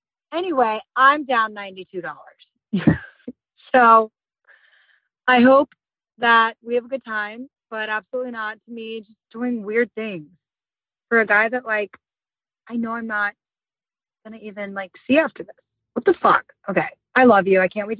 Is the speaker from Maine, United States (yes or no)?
no; Cincinnati, Ohio, United States; I'm from Cincinnati.